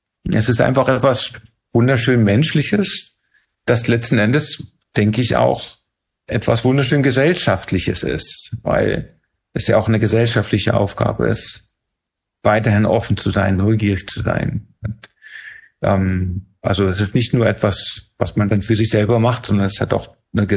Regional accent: East Germany, Germany; Ich bin in der DDR groß geworden und mit dem Verständnis, dass ich das Land nie verlassen werden kann.

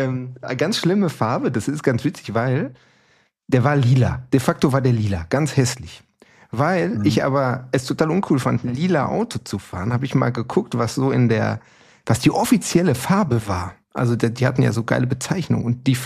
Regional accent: North Rhine-Westphalia, Germany; Ich komme ja aus dem Ruhrpott.

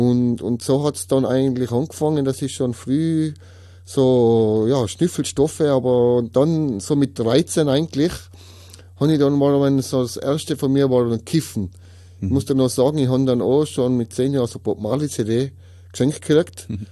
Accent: Tyrol, Austria; ich komme aus Tirol, 36 Jahre alt.

